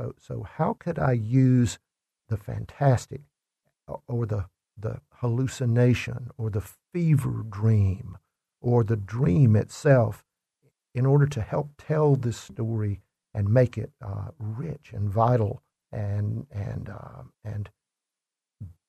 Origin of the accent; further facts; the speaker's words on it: the South, United States; I'm from the South, so it's easy to put me on the shelves with Southern writers.